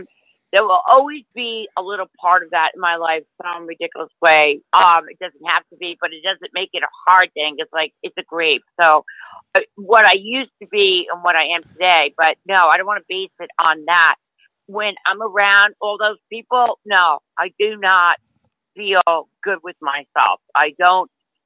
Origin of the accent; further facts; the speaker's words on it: Long Island, New York, United States; also born or lived in New Jersey; I'm from Long Island, but I lived in New Jersey.